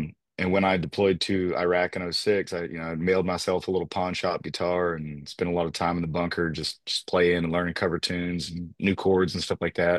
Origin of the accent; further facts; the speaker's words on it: South Carolina, United States; also born or lived in Louisiana; So I was born in Louisiana. Okay. I was raised in South Carolina. My dad was in the Air Force, so I was born at Barksdale Air Force Base in Louisiana.